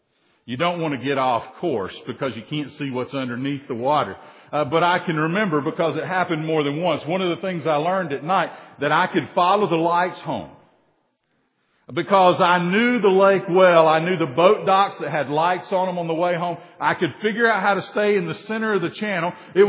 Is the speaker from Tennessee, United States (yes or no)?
yes; Soddy Daisy, Tennessee, United States; When I grew up in Soddy Daisy, in the house of my father and mother on the Tennessee River, or just off the Tennessee River, Big Soddy Lake, we had boats.